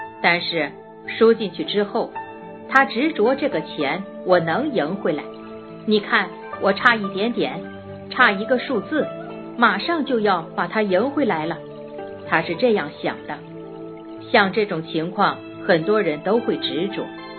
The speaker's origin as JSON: {"language": "Chinese", "country": "China", "said": "这就是符合我们中国人讲的叫中庸之道"}